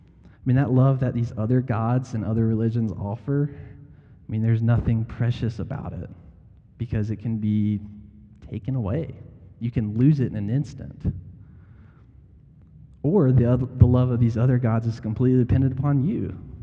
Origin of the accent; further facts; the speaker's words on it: the Carolinas, United States; I'm from the Carolinas. We have the Blue Ridge Mountains, and in the fall, they're gorgeous.